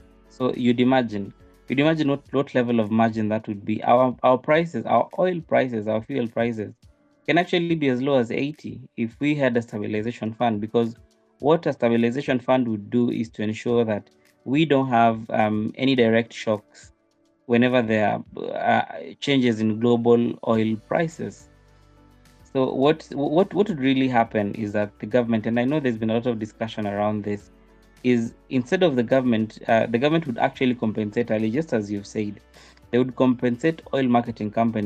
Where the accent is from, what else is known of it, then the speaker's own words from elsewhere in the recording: Kenya; As a Kenyan, I'm tired of taxes.